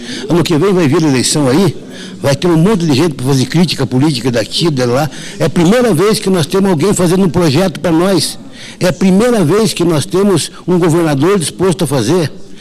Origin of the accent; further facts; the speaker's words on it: Londrina, Paraná, Brazil; born there; Eu sou nascido em Londrina.